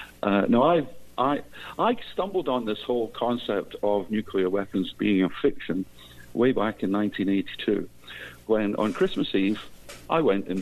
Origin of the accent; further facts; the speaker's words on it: Scotland, United Kingdom; moved away as an adult; now in Tenerife, Spain; I'm Scottish. Yeah. I ended up in Tenerife on holiday, and I liked it so much I never went home.